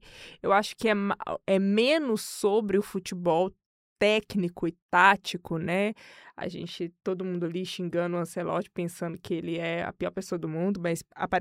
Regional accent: Brazil; porque nós somos brasileiros, né?

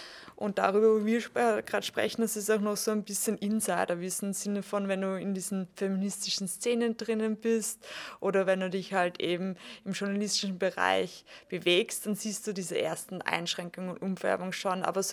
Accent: Austria; du bist aus Deutschland und ich bin aus Österreich

